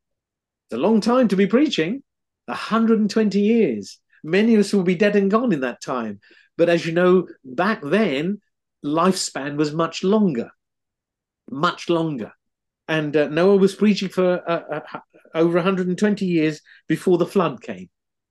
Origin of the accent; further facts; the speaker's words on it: Sri Lanka; now in United Kingdom; I came from Sri Lanka to the UK, and that's where I found the Lord Jesus.